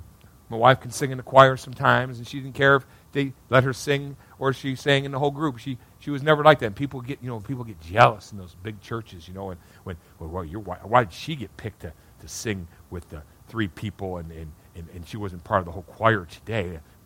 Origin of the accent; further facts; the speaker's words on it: Midwest, United States; I got that broken English because I'm from the Midwest.